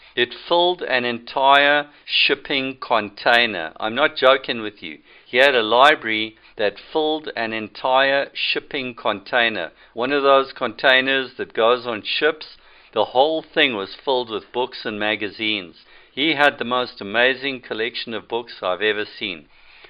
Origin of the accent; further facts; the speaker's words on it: Harare, Zimbabwe; born there; I was born in Salisbury, Rhodesia, which was the capital. It's now known by the disgusting name of Harare.